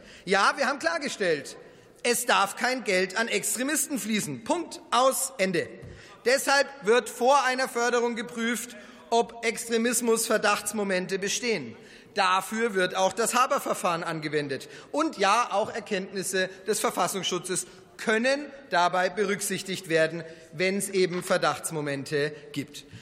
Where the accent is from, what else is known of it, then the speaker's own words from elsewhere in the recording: Erlangen, Bavaria, Germany; zum Beispiel in meiner Heimatstadt Erlangen